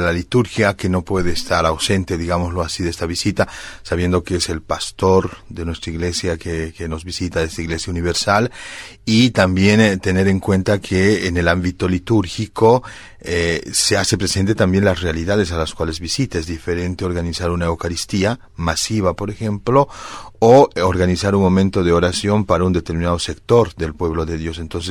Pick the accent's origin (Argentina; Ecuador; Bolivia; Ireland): Bolivia; porque como bolivianos lo hemos visto siempre cercano